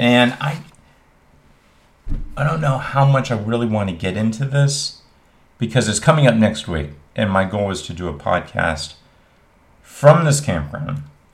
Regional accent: St. Petersburg, Florida, United States; Great thing about it is we're all from St. Pete, so people kind of come and go at will.

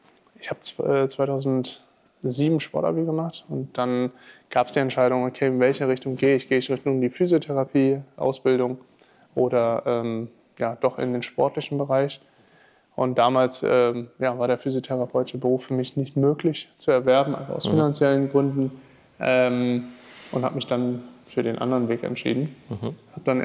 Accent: North Rhine-Westphalia, Germany; bin 37 und bin aus dem Rheinland.

